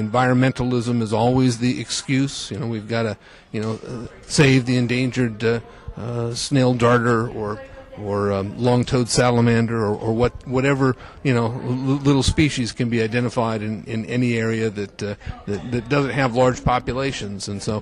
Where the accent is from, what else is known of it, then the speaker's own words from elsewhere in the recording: Santa Cruz, California, United States; I'm from Santa Cruz, California, and we have a global warming czar in our city